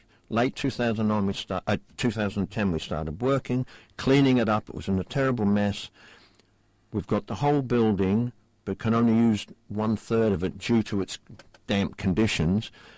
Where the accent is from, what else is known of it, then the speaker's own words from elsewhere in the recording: Melbourne, Victoria, Australia; moved away as an adult; now in United Kingdom; I was born in Melbourne, Australia, grew up there, and my family's still there. Went off to see the world, landed in the UK